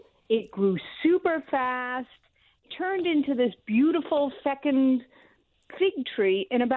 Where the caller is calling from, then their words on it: Philadelphia, Pennsylvania, United States; I'm fine, and I am actually calling from Philadelphia.